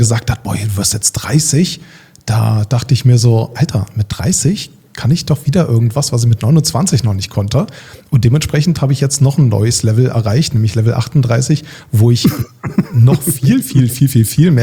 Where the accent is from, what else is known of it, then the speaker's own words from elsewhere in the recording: Berlin, Germany; Ich bin halt in Berlin im Osten aufgewachsen, in Friedrichshain